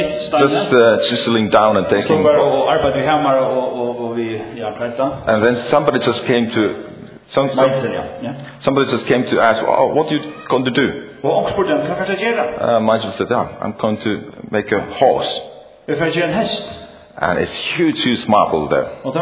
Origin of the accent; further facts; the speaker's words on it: Finland; I come from Finland, many believers think that's it.